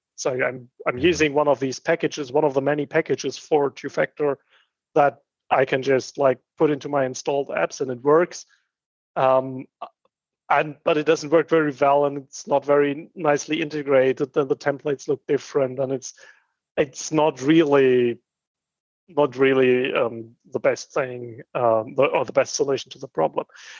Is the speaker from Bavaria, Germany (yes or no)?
no; Heidelberg, Baden-Württemberg, Germany; in my hometown of Heidelberg, here in Germany